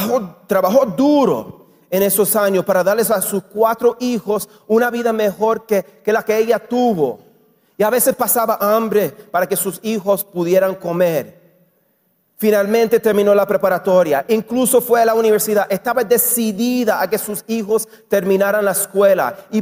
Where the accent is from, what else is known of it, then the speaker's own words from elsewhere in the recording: Puerto Rico; also born or lived in Israel; now in Los Angeles, United States; Ustedes acaban de escuchar del … que soy puertorriqueño, obviamente. Como les acabo de decir, mi esposa es de México, es de Jalisco. Se mudó a los Estados Unidos cuando tenía 22 años, así que es mexicana full como ustedes. Nosotros vivimos en los Estados Unidos